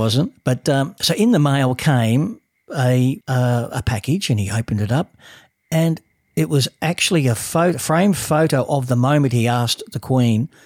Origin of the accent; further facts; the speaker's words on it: Australia; I'm an Australian